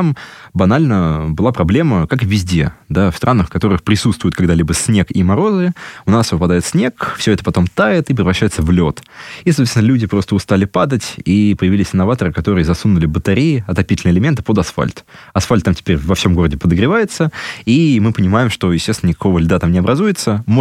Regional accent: Moscow, Russia; Ну, мы, москвичи, привыкли, наверное, ко всему.

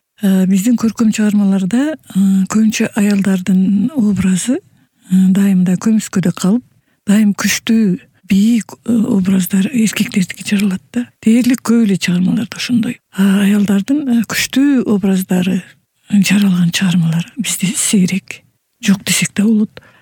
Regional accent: Kara-Bulak, Batken Region, Kyrgyzstan; Мен Баткен районунун Кара Булак айылында төрөлүп чоңойгонмун.

